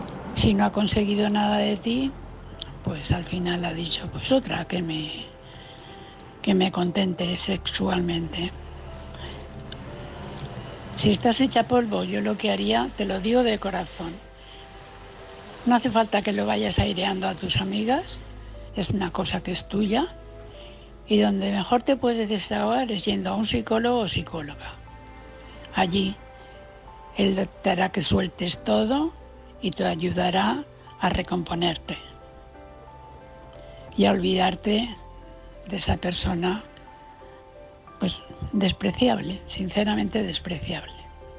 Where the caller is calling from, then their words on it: Valencia, Valencian Community, Spain; de Valencia.